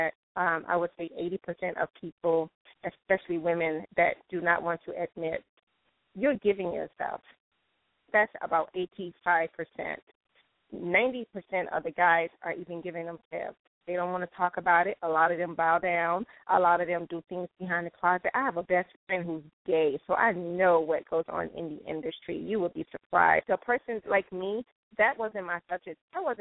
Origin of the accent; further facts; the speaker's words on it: Chicago, Illinois, United States; But I learned quickly because I am from Chicago. So, you know, I'm from the home of pimp gangsters and hustlers.